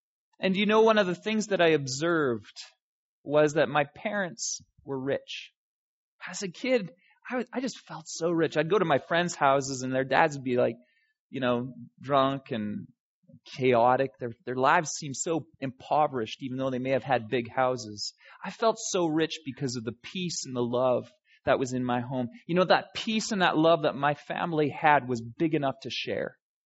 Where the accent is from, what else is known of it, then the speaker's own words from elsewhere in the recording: Chase, British Columbia, Canada; I grew up in British Columbia, actually. I never lived in Steinbach, although my family came from here. My parents, before I was born, they moved out to a little town called Chase in British Columbia. It's a logging